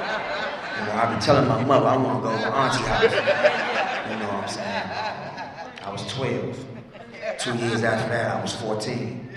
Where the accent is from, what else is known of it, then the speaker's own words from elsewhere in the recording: Washington, District of Columbia, United States; You know, I grew up in Washington, D.C., you know, and in a wonderful neighborhood.